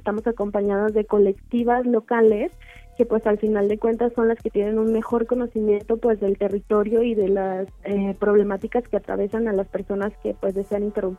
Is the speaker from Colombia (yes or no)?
no; Guadalajara, Jalisco, Mexico; yo nací y crecí en Guadalajara, allá es toda mi familia.